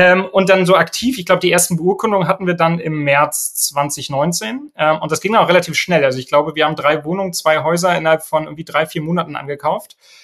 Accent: Rostock, Mecklenburg-Vorpommern, Germany; born there; Das ist so ein bisschen, wo ich herkomme, also ich bin in Rostock geboren, meine Frau hat in Greifswald studiert, wir haben so ein bisschen Familie bis irgendwie auch Rügen.

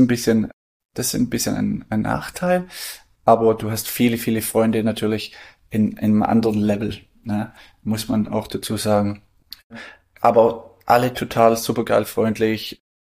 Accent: Australia; German is a second language; Ja, Australien ist ja groß, ne? Also da glaubt Europa passt da 3-mal rein. Also bei uns im Norden, umso weiter du nördlich gehst, umso lockerer werden die Leute.

